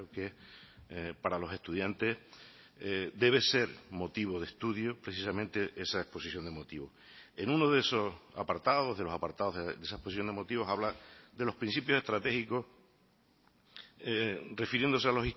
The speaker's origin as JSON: {"language": "Spanish", "region": "Canary Islands", "country": "Spain", "said": "cualquier relación entre iguales que somos los canarios"}